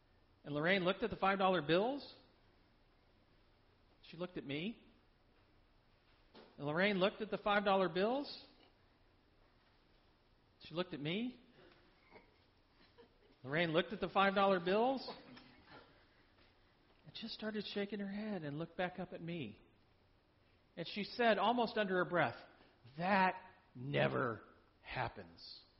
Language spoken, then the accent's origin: English; Texas, United States; I'm from Texas, so I have this lightweight jacket, and it's wintertime in Washington, D.C., so it's cold, cold outside in the part of February.